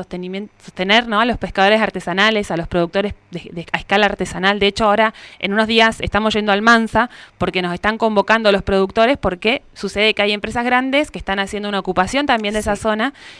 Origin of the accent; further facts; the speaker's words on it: Tierra del Fuego, Argentina; de cómo los vivimos también los fueguinos